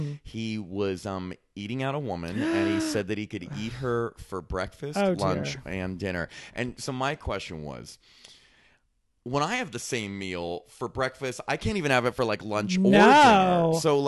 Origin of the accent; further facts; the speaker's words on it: California, United States; maybe because I grew up in California, it was a thing in like the 90s.